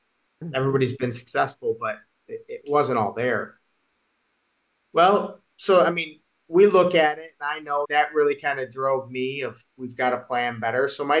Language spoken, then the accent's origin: English; Detroit, Michigan, United States; I grew up in the Detroit area, obviously.